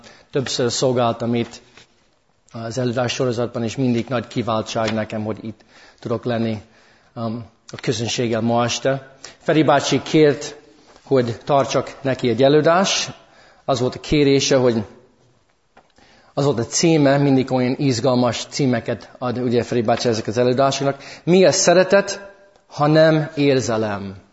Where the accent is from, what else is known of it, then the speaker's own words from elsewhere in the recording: United States; now in Hungary; vannak sokan, akik nem ismernek engem, tehát eredetileg amerikai vagyok, jó? Amerikából jöttem, de most már több mint 10 éve lakok itt Magyarországon.